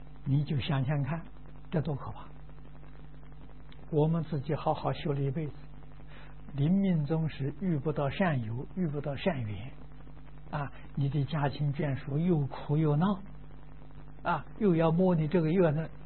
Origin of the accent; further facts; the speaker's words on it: China; 我们是中国人叫灵魂啊